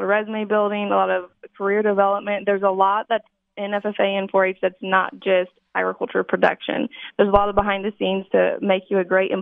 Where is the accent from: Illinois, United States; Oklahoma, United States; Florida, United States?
Illinois, United States; Cerro Gordo; So I am from Cerro Gordo, so not too far from Decatur. And I have more of a traditional agricultural background. I was raised on my family farm in Cerro Gordo, where we raised corn, soybeans, hay, and Angus cattle.